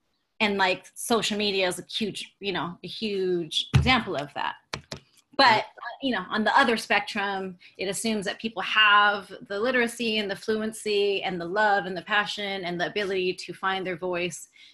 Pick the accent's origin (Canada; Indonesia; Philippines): Philippines; first language Kapampangan; English is a second language; now in Hawaii, United States; There's one similar in my native language, which is Kapungbangan. It's in the North Philippines.